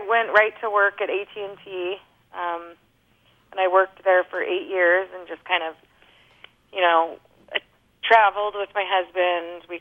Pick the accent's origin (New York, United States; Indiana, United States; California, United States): California, United States; In the Bay Area.